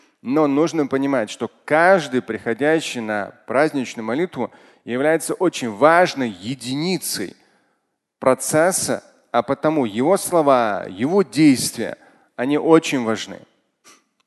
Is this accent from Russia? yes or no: yes; Moscow, Russia; Мы с вами, как коренные москвичи, всем остальным должны показывать, что такое метро